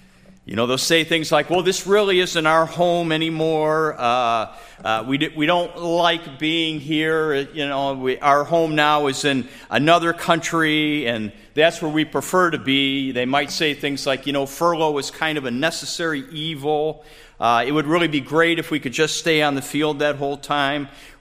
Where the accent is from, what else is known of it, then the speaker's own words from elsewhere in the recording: Cleveland, Ohio, United States; I'm a Clevelander, West Sider, proud of it. I have no problem saying that anywhere in this world. Where are you from? I'm a Cleveland West Sider. That's where I'm from.